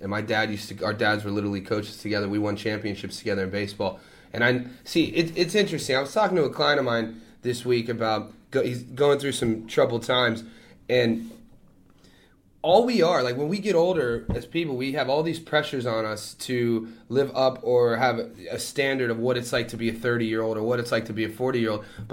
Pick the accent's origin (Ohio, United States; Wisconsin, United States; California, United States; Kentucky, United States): Ohio, United States; Youngstown; moved away as an adult; You know, I haven't lived in my hometown in, shit, I'm 34, 20, 15 years. So I don't know what it's like. He was the guy who was a superstar, and then he never left Youngstown.